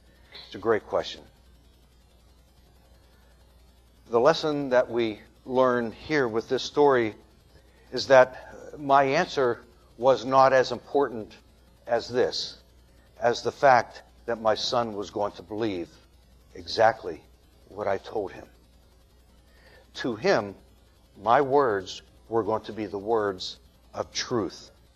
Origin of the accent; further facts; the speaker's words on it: Pittsburgh, Pennsylvania, United States; As you know, I grew up on Beachdale Street in Pittsburgh, Pennsylvania, and it was a dead-end street